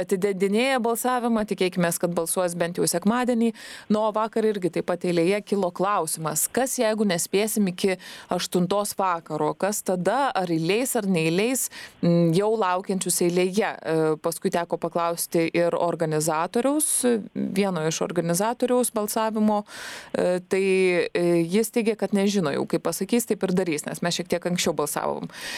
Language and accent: Lithuanian; Vilnius, Vilnius County, Lithuania; mes esam vilniečiai. Vilniuje registruoti